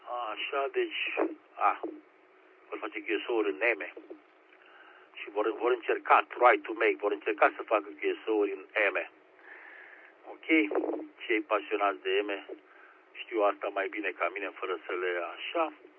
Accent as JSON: {"language": "Romanian", "region": "Bucharest", "country": "Romania", "said": "mie unul ca bucureștean mi-a plăcut seara"}